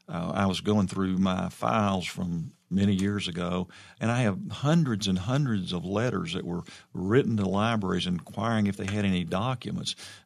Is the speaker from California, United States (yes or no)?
no; Arkansas, United States; Oh, I'm born and raised in Arkansas. I get mad at the state about half the time and the way we do, but it's my home, and I would never leave here, I don't think.